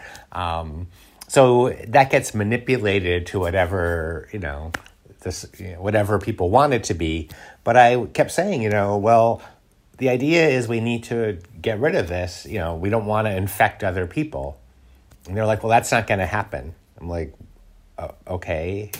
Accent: United States; I stayed in because I'm an American and I follow rules.

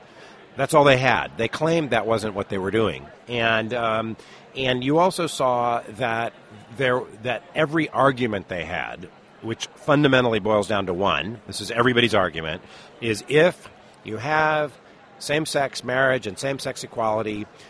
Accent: Tennessee, United States; Now... I'm from East Tennessee.

